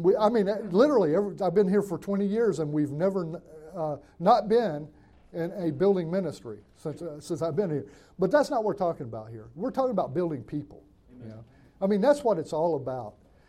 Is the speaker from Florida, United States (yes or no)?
no; Alabama, United States; And I grew up in Northwest Alabama. We have hills there, but we don't have a lot of mountains, okay?